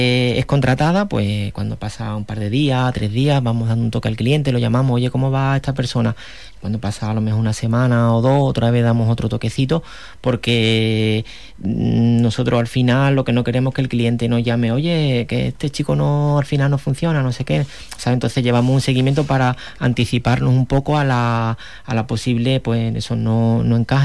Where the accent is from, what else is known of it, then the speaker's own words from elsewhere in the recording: Huelva, Andalusia, Spain; ya que estamos en Huelva, somos de Huelva